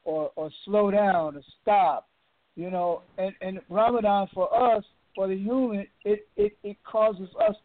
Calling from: High Point, North Carolina, United States; I'm calling from High Point, North Carolina.

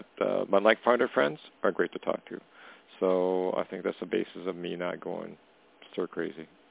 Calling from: Canada; calling from Canada.

